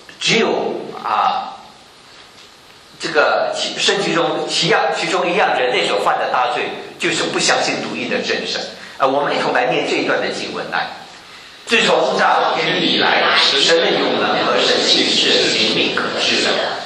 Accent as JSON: {"language": "Chinese", "country": "China", "said": "就是一种我们中国人所说的大逆不孝的事情"}